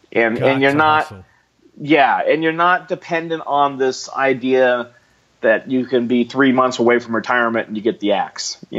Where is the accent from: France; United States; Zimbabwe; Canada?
United States; Elk Grove, California; I'm here from Sacramento, same place I'm still at now, and from a town specifically called Elk Grove, which is just you can't tell where Elk Grove starts and stops and Sacramento begins.